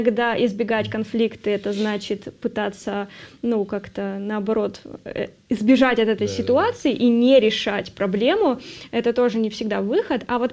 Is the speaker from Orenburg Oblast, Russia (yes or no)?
no; Yekaterinburg, Sverdlovsk Oblast, Russia; Я вот, например, росла в Екатеринбурге